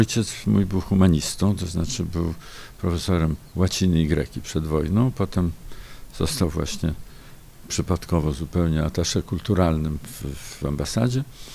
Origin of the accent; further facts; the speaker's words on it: Moscow, Russia; dzieciństwo spędziłem w Moskwie, bo mój ojciec pracował w ambasadzie